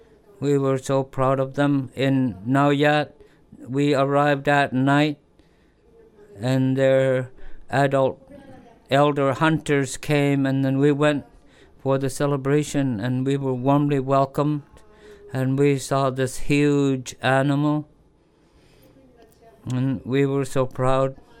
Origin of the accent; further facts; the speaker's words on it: Iqaluit, Nunavut, Canada; I'm from Iqaluit. Since my parents moved here before I was born, from Panaktok